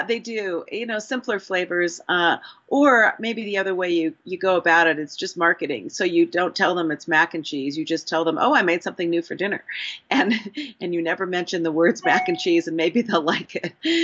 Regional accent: Santa Monica, California, United States; now in San Francisco, United States; No, I was raised in Santa Monica, but I have lived in the Bay Area for a long time. I live in San Francisco.

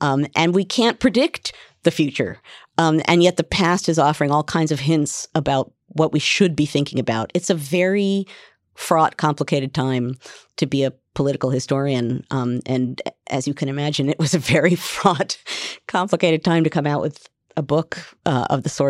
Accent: United States; I do, as an American and as a historian, feel that this sort of takes us back to where we began our conversation.

